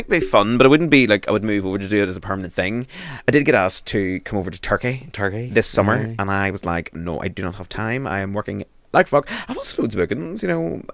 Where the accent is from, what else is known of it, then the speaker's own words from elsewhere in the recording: United Kingdom; No, we're British. How dare you?